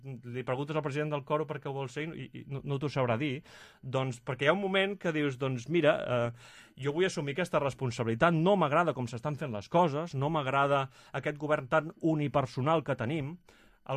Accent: Tiana, Catalonia, Spain; vull ser alcalde de Tiana perquè m'estimo molt el meu poble, perquè he estat implicat des de petit.

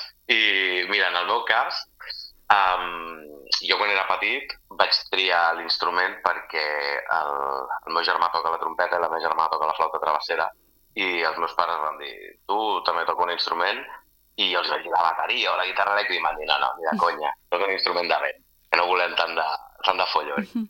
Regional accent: Martorell, Catalonia, Spain; jo soc de Martorell

